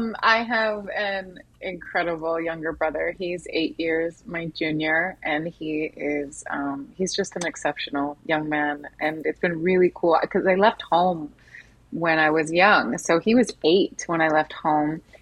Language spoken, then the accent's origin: English; Canada; But we're not actually Irish. We're Canadian. Mm-hmm. Through and through and through. I mean, all the way back into the 1800s. I'm talking like poor, living in a tar shack with 12 other people.